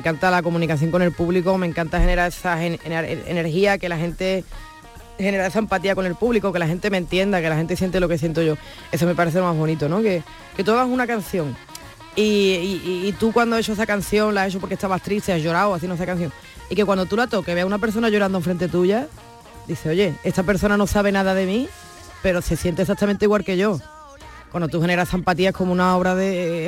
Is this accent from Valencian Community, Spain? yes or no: no; La Línea de la Concepción, Andalusia, Spain; yo siento mucho arraigo por mi tierra, me encanta Andalucía, me encanta Cádiz, me encanta la línea.